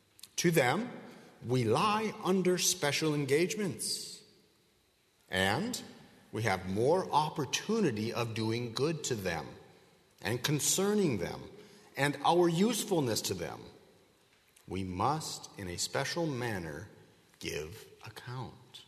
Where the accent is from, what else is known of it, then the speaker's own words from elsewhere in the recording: Wisconsin, United States; also born or lived in Idaho / Minnesota / Georgia; now in Pittsburgh, United States; you all know I grew up in Wisconsin. And since living in Wisconsin, I lived for a time in Idaho, and I lived for a time in Minnesota, and I lived for a time in Georgia, and I live now in Pittsburgh, Pennsylvania.